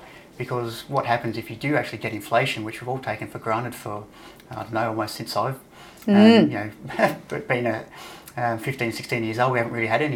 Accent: Tasmania, Australia; I'm from Tasmania, by the way.

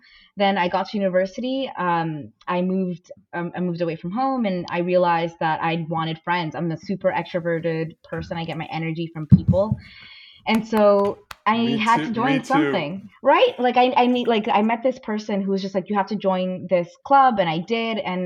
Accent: Venezuela; I'm an immigrant.

